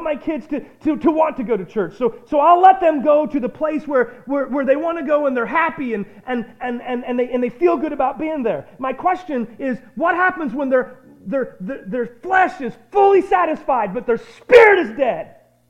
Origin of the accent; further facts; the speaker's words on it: Prairie Village, Kansas, United States; also born or lived in Chanute; The little church I grew up going to in Chanute, and the big church I grew up to going in Prairie Village, Kansas